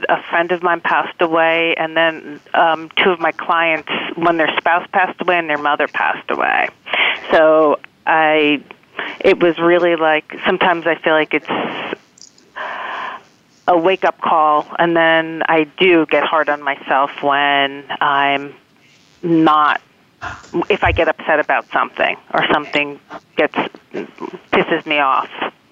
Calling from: New York City, New York, United States; I'm in downtown Manhattan.

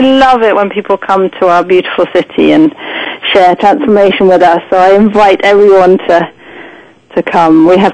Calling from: Cambridge, East of England, United Kingdom; Cambridge, England.

